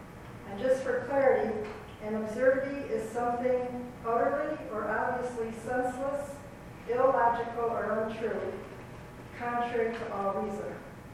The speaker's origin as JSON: {"language": "English", "town": "Plano", "region": "Texas", "country": "United States", "said": "I'm from Plano."}